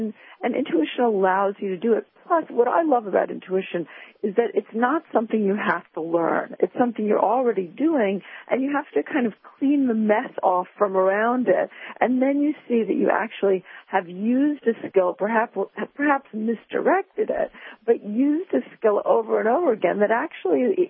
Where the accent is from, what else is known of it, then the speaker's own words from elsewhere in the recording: New York, United States; And I was good at being tested because I'm a New Yorker, and, of course, we work very well under pressure.